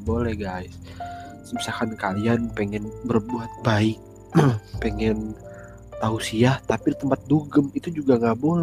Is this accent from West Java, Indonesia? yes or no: yes; Bandung, West Java, Indonesia; Kalau di Bandung gitu, soalnya gue asli Bandung, gue juga ngerasain gitu